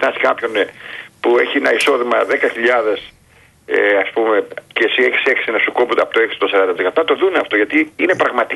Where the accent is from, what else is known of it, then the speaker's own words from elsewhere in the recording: Chania, Crete, Greece; Εγώ είμαι Χανιώτης